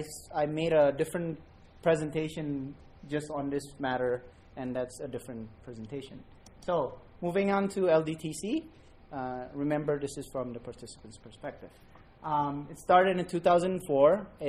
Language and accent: English; Jakarta, Indonesia; moved away as an adult; I'm actually originally from Jakarta, Indonesia. I'm of Chinese descent